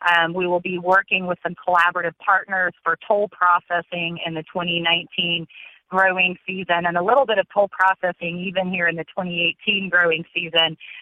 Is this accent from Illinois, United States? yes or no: no; Missouri, United States; I grew up in Putnam County, Missouri, so we're in the heart of the drought of the state